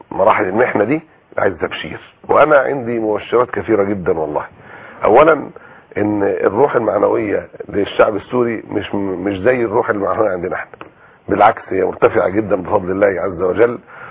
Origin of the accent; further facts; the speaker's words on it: Egypt; عندنا في مصر في حملة أمة واحدة تقوم برعاية أكثر من 600 أسرة